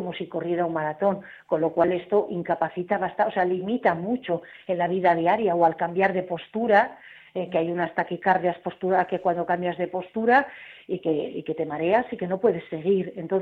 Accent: Getxo, Basque Country, Spain; he hablado con ellos precisamente porque yo soy de Guecho

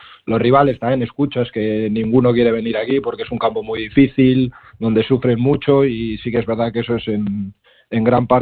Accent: Arrigorriaga, Basque Country, Spain; yo soy de Arrigorriaga de toda la vida

